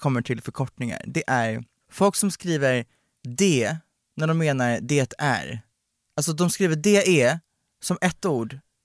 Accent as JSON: {"language": "Swedish", "region": "Småland", "country": "Sweden", "accent": "Småland dialect", "lives_now": "Stockholm, Sweden", "said": "jag flyttade till Stockholm. Men det var liksom, det var inget aktivt val. Det var inte så att jag bara, nu ska jag alltså, cancellera min småländska."}